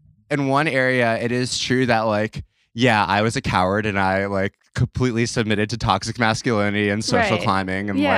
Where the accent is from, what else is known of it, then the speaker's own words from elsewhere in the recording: New York, United States; I grew up in New York and like the winter months when there's nothing